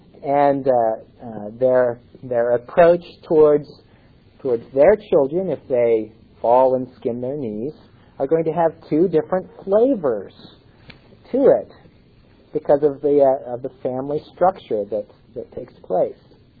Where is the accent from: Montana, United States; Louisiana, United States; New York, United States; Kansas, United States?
Kansas, United States; Topeka; He's a pastor of the church that I grew up in Topeka, Kansas.